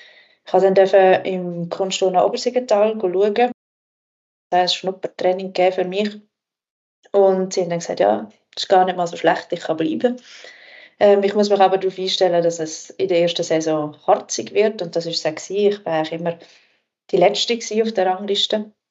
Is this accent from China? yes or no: no; Wettingen, Aargau, Switzerland; Ja, ich bin in Wettigen aufgewachsen